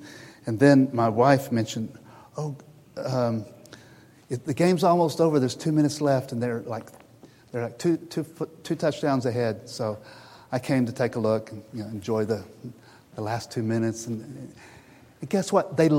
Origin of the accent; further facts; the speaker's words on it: Texas, United States; I mean, I grew up in Texas. And if you're in Texas, you're for the Dallas Cowboys.